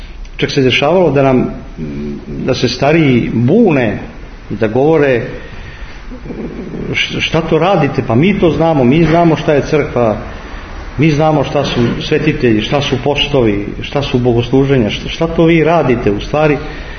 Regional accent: Belgrade, Serbia; ja sam odrastao u Beogradu

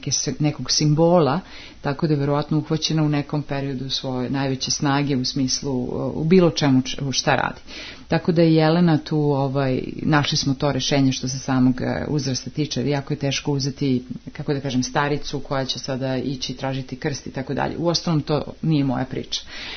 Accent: Montenegro; koje odavde nosim i kao Crnogorka i kao Srpkinja

